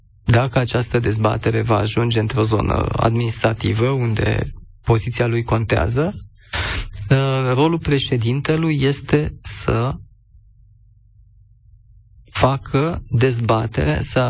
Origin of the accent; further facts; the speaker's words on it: Bucharest, Romania; sunt un bucureștean.